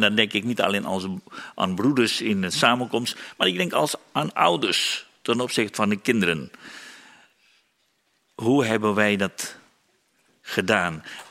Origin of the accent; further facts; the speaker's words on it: Indonesia; now in Netherlands; Ik kom uit Indonesië, als ik een rund zie, dan zie ik biefstuk of 4 poten.